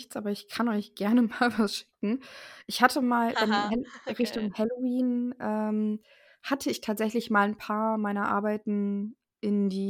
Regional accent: North Sea coast, Germany; komme von der Nordsee und bin jetzt seit ein paar Tagen 26 Jahre alt

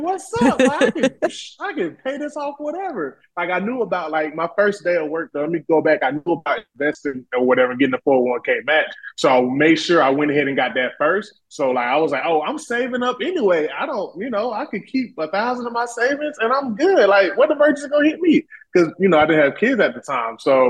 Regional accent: Alabama, United States; Like, my goal was like, I'm from Alabama. So it was like, I got to get out of this small town.

